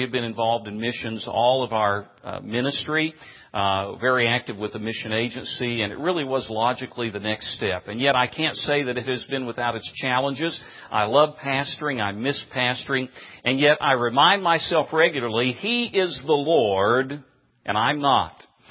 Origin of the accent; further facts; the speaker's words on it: Tennessee, United States; Well, I grew up in East Tennessee. My family settled there in the late 1700s. They were Scots-Irish immigrants.